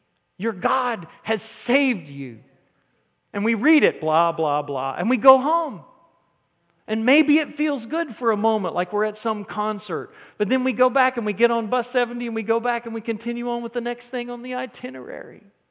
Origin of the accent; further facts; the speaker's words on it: North Carolina, United States; accent: southern; I'm from North Carolina, and I try real hard to work on covering up my southern accent.